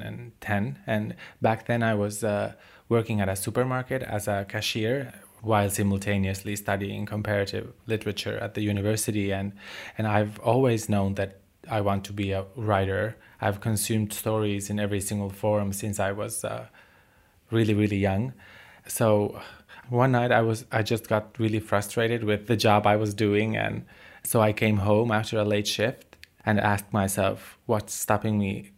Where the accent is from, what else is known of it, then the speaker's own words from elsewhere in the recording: Finland; also born or lived in Kosovo; And my family fled there in 92, and then we moved to Finland. So I grew up in Finland and attended Finnish schools. So I was so young that I don't have any memories of life before Finland.